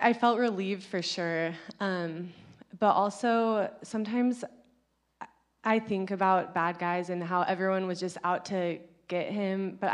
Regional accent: California, United States; I mean, we're from California

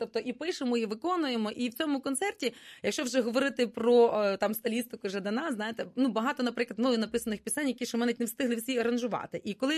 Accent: Lviv Oblast, Ukraine; я з Львівщини сам так. Родом, так?

